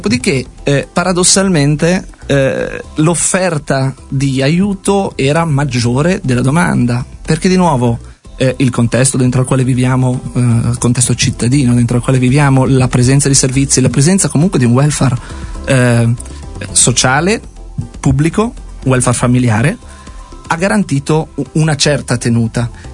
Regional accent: Liguria, Italy; Io sono ligure, così facciamo subito questo coming out.

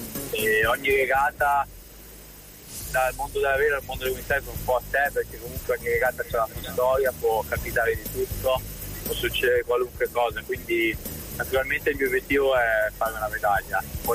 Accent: Arco, Trentino-Alto Adige, Italy; Sì, sono di Alco io.

